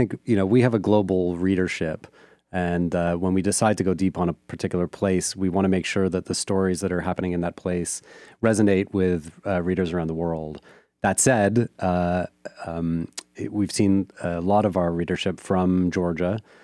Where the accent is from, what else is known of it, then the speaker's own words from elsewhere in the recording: Toronto, Ontario, Canada; I mean, I'm originally from Toronto in Canada